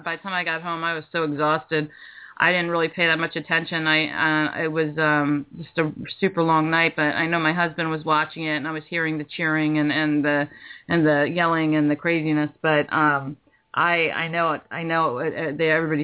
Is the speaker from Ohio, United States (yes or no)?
yes; Ohio, United States; moved away; You know, what's funny is when I moved here from Ohio, I'm going to be dating myself here because I'm going to have to tell the year. But we moved here, and it was 1979, I believe.